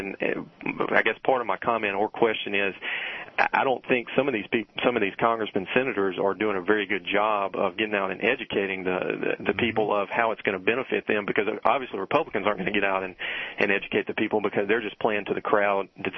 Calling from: Louisiana, United States; Hey, I'm calling from Louisiana. You probably don't get very many calls supporting health care reform from Louisiana.

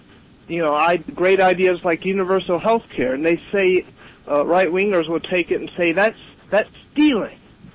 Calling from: Dawsonville, Georgia, United States; I'm calling from Dawsonville, Georgia.

